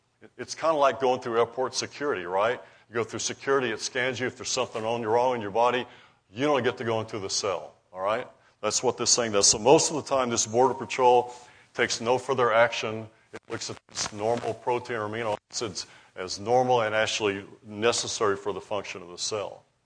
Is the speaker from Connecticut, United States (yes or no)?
no; Roswell, New Mexico, United States; I'm from Roswell, New Mexico.